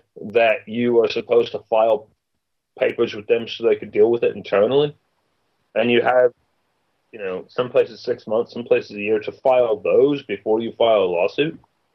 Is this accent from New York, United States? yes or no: yes; New York, United States; I'm a New Yorker.